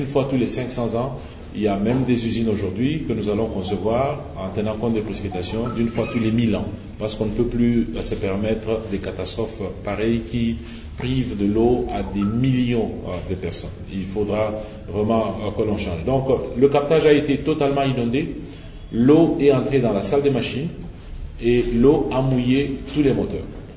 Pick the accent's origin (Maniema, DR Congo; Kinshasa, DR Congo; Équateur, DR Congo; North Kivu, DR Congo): Kinshasa, DR Congo; Mais nous, en tant que citoyens de la ville de Kinshasa, en tant que Congolais, nous avons notre part de responsabilité